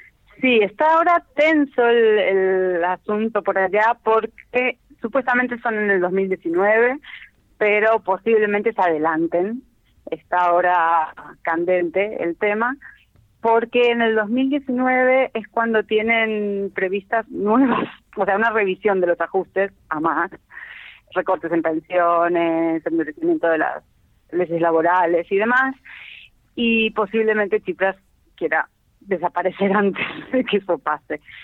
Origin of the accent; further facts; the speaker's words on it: Argentina; al decir que soy argentina